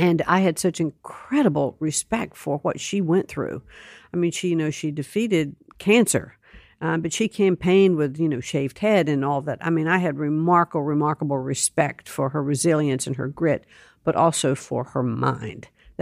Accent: Connecticut, United States; I was invited to be a keynote speaker at a Lincoln Day dinner back in my home state in Connecticut.

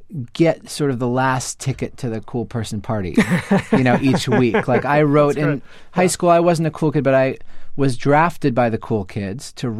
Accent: Newton, Massachusetts, United States; Louis C.K. is from my hometown in Newton.

